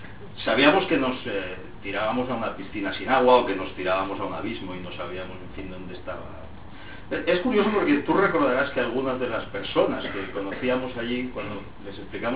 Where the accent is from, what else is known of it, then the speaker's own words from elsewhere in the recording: Barcelona, Catalonia, Spain; Somos catalanes, somos barceloneses, aquí estamos y vamos a ser libres aquí.